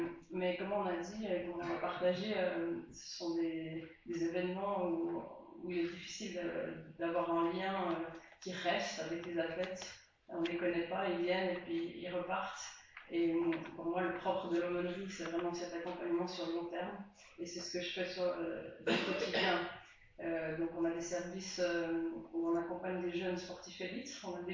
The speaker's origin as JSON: {"language": "French", "country": "Switzerland", "said": "je viens de Suisse, j'habite à Lausanne."}